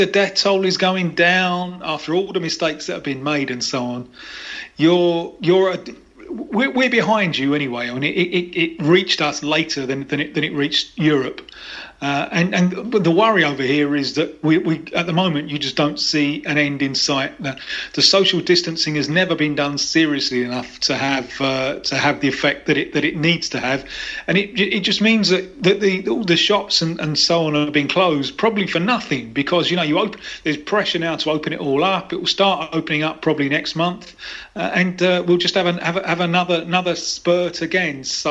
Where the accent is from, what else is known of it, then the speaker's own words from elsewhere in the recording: Hemel Hempstead, East of England, United Kingdom; No, I'm from Hemel Hempstead.